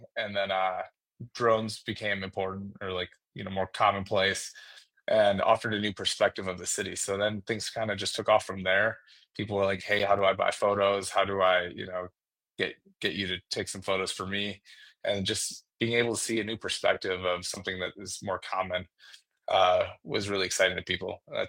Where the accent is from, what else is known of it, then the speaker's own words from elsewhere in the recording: Madison, Wisconsin, United States; I grew up in Madison area and I feel like everyone was like, oh, Madison, is the best city in the world.